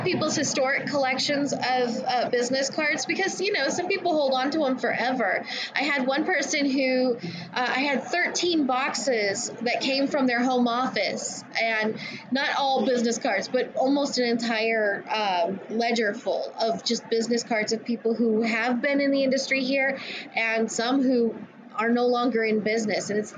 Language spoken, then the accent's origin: English; California, United States; I am. I'm from Riverside County.